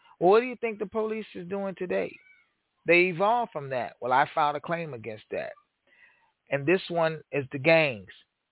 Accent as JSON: {"language": "English", "town": "Aurora", "country": "United States", "tie": "born or raised there", "said": "Okay, in my hometown, the city of Aurora, the police evolved from slave patrols and slave catchers."}